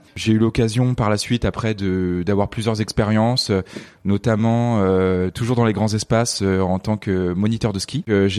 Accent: Paris, Île-de-France, France; je suis né en 1983, donc j'ai grandi à Paris étant plus jeune, avec mes deux frères Olivier et Antoine ainsi que mon papa.

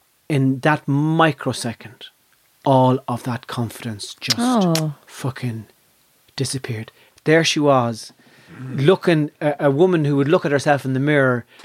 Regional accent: Ireland; And being Irish... That part of your brain never closes over.

